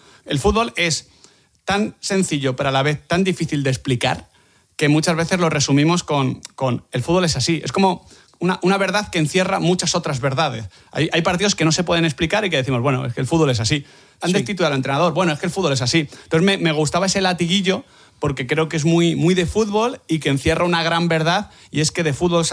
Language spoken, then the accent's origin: Spanish; Madrid, Community of Madrid, Spain; born there; Yo en Madrid, en Moratalaz.